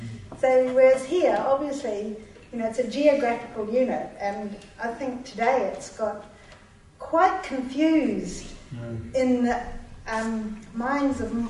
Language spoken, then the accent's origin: English; New Zealand; Well, I come from New Zealand, and the parish that you belong to is the church you belong to.